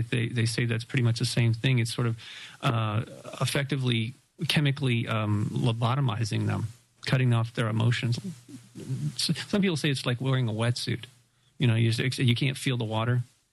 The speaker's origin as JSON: {"language": "English", "town": "Malibu", "region": "California", "country": "United States", "tie": "born or raised there", "said": "They looked like ticks to me, because growing up in Malibu, a lot, you know, people and our pets would get infested with these ticks."}